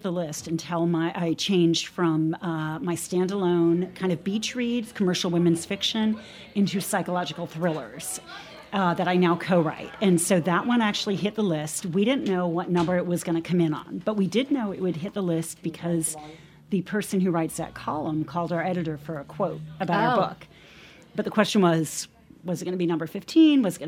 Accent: Maryland, United States; also born or lived in New York; I was born in New York, but I've lived in Maryland most of my life.

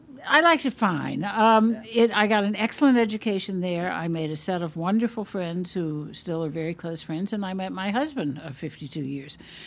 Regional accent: New Orleans, Louisiana, United States; is a very, very common New Orleans name, and I'm from New Orleans.

